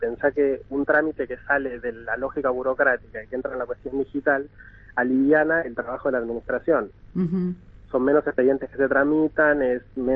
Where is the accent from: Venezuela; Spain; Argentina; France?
Argentina; Río Negro; Yo soy de Río Negro, trabajé acá, me eduqué acá, como que no fue muy difícil la decisión.